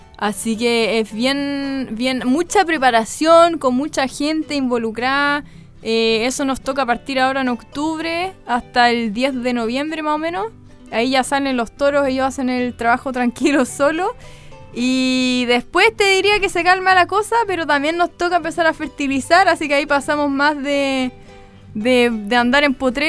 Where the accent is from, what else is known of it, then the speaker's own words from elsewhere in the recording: Chile; yo me fui de Chile hace 8 años y volví hace casi un año